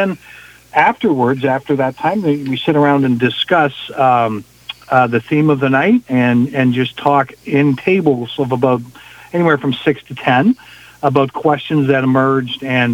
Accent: Eastern Canada, Canada; also born or lived in South America; now in United States; Originally, I'm from Canada, Eastern Canada. Was a missionary in South America for 7 to 10 years

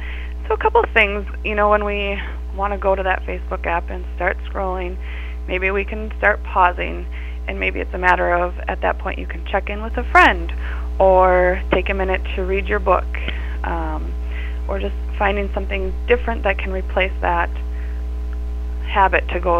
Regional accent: Granite Falls, United States; I'm from Granite Falls, where I reside with my husband and three children, ages 9, 6, and 2.

